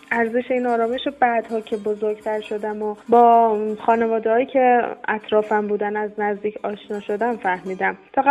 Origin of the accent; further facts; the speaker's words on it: Kashan, Isfahan, Iran; born there; من دهمین روز پاییز سال 1361 در یه خانواده فرهنگی در کاشان متولد شدم.